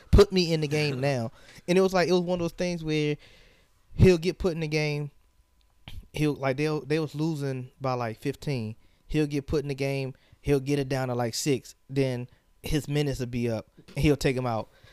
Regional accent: Detroit, Michigan, United States; I'm from Detroit.

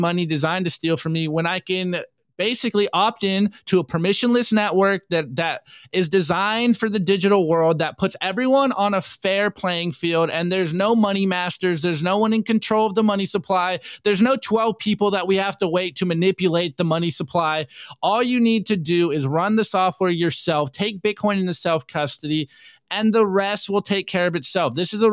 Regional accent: United States; Look, I'm an American. I'm a first generation American.

